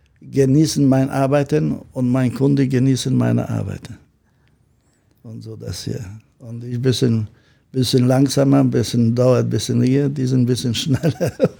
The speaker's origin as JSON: {"language": "German", "town": "Gdańsk", "region": "Pomeranian Voivodeship", "country": "Poland", "second_language": "German", "lives_now": "Germany", "said": "Und dann viele auch wollen wissen, wenn ich komme aus Polen, aus Danzig und so natürlich."}